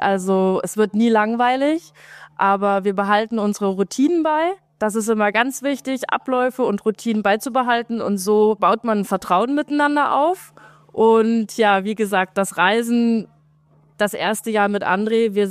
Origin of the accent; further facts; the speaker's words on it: Naumburg, Saxony-Anhalt, Germany; Ursprünglich komme ich aus Naumburg an der Saale, das ist südlich von Halle, also zwischen Halle und Leipzig.